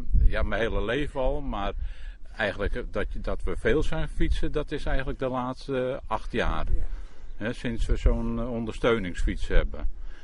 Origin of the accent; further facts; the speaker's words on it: Beverwijk, North Holland, Netherlands; now in Sneek, Netherlands; We zijn natuurlijk Westerlingers, dat kun je wel horen. We komen dus uit Noord-Holland, uit Beverwijk. En we wonen hier al 20 jaar.